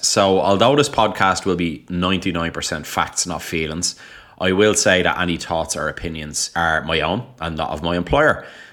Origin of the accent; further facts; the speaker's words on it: Dublin, Leinster, Ireland; And in case the accent wasn't a dead giveaway, yes, I am from Dublin, Ireland